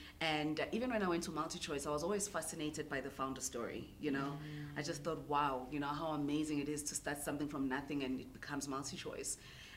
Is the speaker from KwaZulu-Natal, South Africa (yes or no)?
yes; Newcastle, KwaZulu-Natal, South Africa; I'm a girl from Newcastle, Ematadeni. I grew up there and I'm an entrepreneur and I'm a mom to two amazing kids.